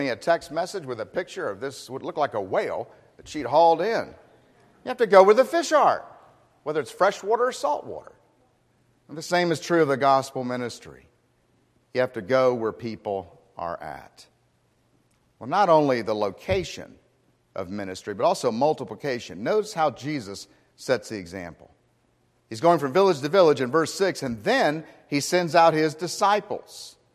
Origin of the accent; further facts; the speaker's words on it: Miami, Florida, United States; also born or lived in Orlando; I grew up in Florida, in Miami and Orlando. And we spent a great deal of our time in citrus groves when they used to dot the landscape.